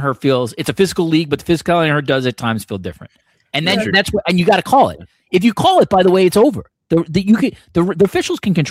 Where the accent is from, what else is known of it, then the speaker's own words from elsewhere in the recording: Toronto, Ontario, Canada; my hometown Toronto